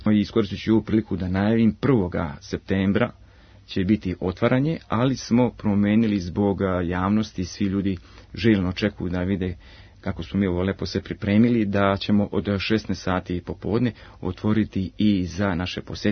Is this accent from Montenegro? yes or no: no; Serbia; Pa kao i kod nas u Srbiji